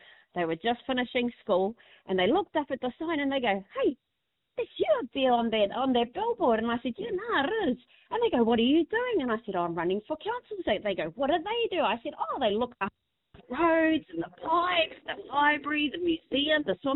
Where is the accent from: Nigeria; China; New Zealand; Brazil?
New Zealand; Gisborne; when I was a tamaiti growing up in Turanganui a Kiwa